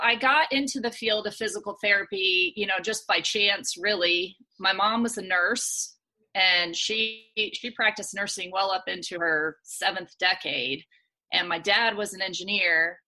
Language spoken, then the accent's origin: English; Vermont, United States; But when I was 16, I grew up in Vermont, but I never really skied until I was 16.